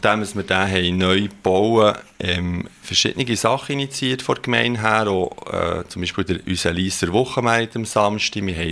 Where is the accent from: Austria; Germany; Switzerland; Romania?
Switzerland; moved away as an adult; Ich bin als Schweizer in ein fremdes Land gekommen, habe dort Leute lernen kennen, ich habe die ganze Sprache müssen auch lernen. Gut, Englisch habe ich schon ein bisschen können von Schule